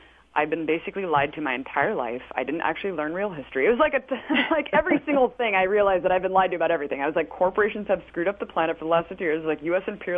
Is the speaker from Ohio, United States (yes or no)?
no; Pleasanton, California, United States; I grew up in Pleasanton, California, which is like a little white suburb